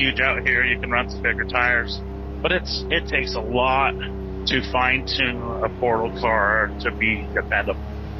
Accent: Salt Lake City, Utah, United States; You know, I grew up in Salt Lake City, and we did our stuff up there.

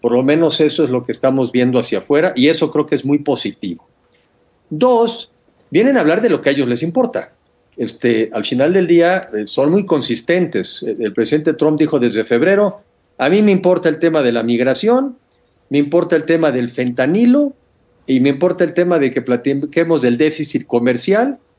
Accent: Mexico; Yo como mexicano lo veo bien

